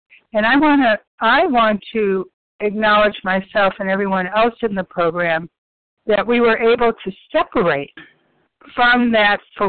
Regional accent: Texas, United States; Good morning, visionaries. I'm from Texas.

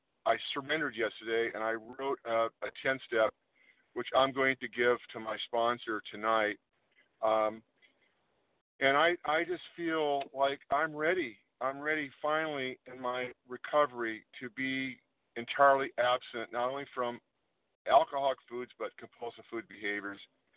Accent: California, United States; I'm from Northern California, and thank you, Team Friday.

